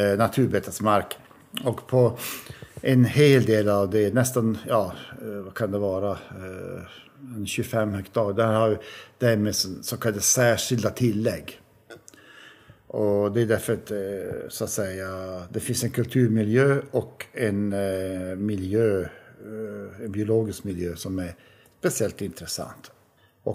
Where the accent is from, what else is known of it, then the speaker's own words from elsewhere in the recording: Norrbotten County, Sweden; Sånt där som vi norrbottningar inte riktigt tycker om.